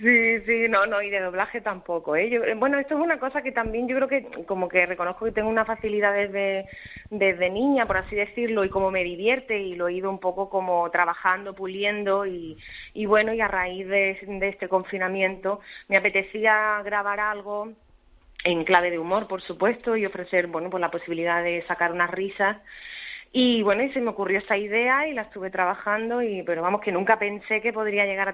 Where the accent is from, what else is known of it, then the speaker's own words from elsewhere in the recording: Canary Islands, Spain; born there; yo nací en Canarias, pero me he criado en muchos sitios. O sea que parte de esta cosa de los acentos creo que tiene también un poco de culpa